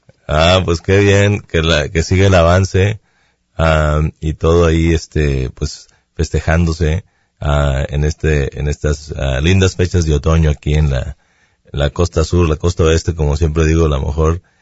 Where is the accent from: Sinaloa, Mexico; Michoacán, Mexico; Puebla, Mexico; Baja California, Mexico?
Sinaloa, Mexico; Mazatlán; en donde yo soy, de Mazatlán, en Sinaloa, la celebración del Día de los Muertos no es tan grande como es en otras partes del país